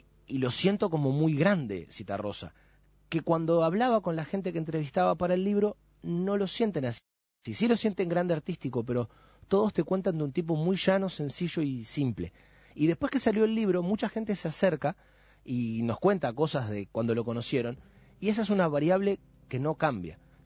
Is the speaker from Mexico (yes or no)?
yes; Mexico; born there; Yo nací en México y hay posibilidades de que lo haya visto.